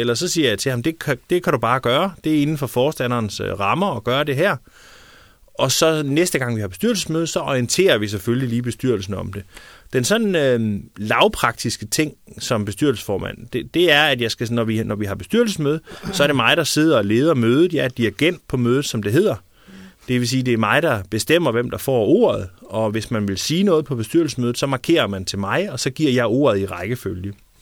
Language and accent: Danish; Randers, Central Denmark Region, Denmark; now in Fredensborg, Denmark; Vi har jo ikke vores egen tv-station her i Fredensborg. Jeg kan huske hjemme i Randers, hvor jeg kom fra